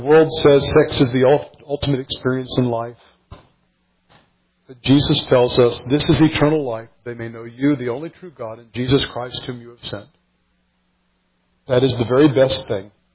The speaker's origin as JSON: {"language": "English", "town": "Austin", "region": "Texas", "country": "United States", "tie": "born or raised there", "said": "when I was a teenager growing up in Austin, Texas at the time."}